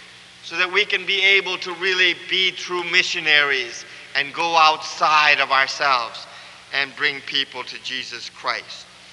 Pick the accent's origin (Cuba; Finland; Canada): Cuba; English is a second language; now in United States; though I'm from Cuba. I'm kind of a missionary in reverse. Instead of sending me out to Cuba, I came from Cuba to the United States.